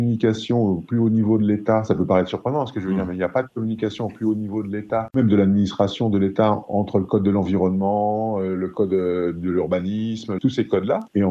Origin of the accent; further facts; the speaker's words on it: Pays de la Loire, France; moved away as an adult; also born or lived in Île-de-France; Je suis quelqu'un qui vient d'un milieu rural. J'ai habité très longtemps dans ma jeunesse dans la Sarthe, dans un petit village au sud du Mans. J'ai quitté ce cocon familial à l'âge de 18 ans pour venir travailler en région parisienne.